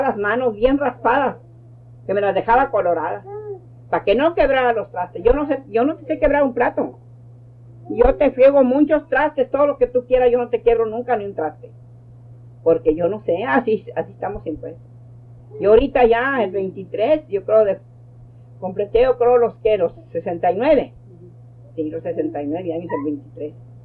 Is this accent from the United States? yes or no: yes; United States; also born or lived in Mexico; como nosotros crecimos casi aquí en Estados Unidos, no me acuerdo yo allá.